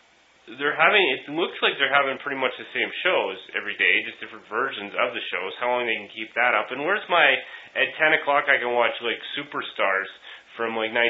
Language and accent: English; Canada; We're Canadian.